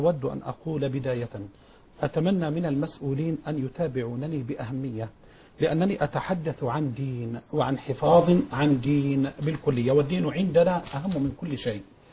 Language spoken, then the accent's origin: Arabic; Egypt; كمذهب خامس عندنا في مصر